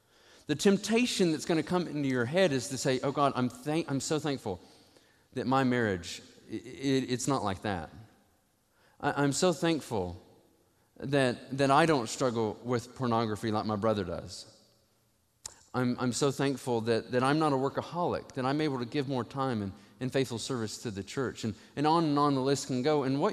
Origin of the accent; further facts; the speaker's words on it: Witt, Tennessee, United States; I was in East Tennessee in a small church that's still there, Witt Baptist Church, in my hometown community of Witt.